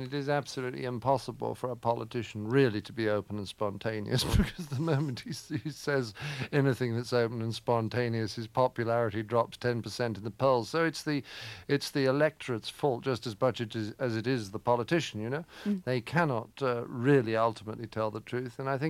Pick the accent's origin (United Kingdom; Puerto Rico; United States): United Kingdom; England; yeah, well, I'm English.